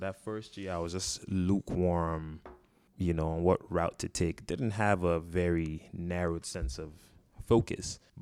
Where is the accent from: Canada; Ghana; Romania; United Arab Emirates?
Ghana; moved away as an adult; now in United States; This is in Ghana. Okay. So I'm from Ghana. I didn't come to the States until I was 18.